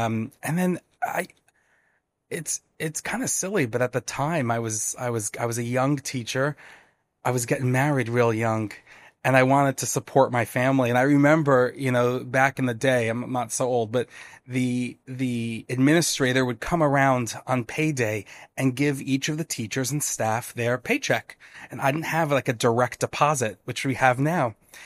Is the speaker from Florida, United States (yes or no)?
no; New York City, New York, United States; As you said, I'm from New York, New York City, and I've been in the region for almost about 10 years.